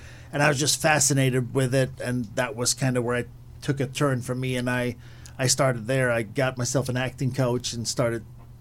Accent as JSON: {"language": "English", "town": "Malmö", "region": "Skåne", "country": "Sweden", "tie": "born or raised there", "said": "I am born and raised in Sweden, southern part of Sweden. So Malmo, that's my hometown."}